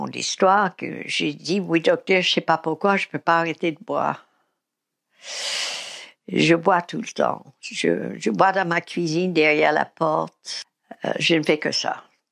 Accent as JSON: {"language": "French", "country": "United States", "second_language": "French", "moved": "yes", "said": "je me suis habillée avec un blue jeans, parce que je suis américaine"}